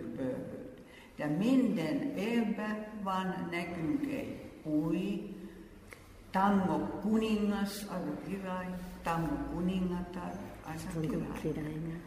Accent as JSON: {"language": "Hungarian", "country": "Finland", "second_language": "Hungarian", "said": "Én mindig mondtam, hogy elnézést, én finn vagyok, és még nem."}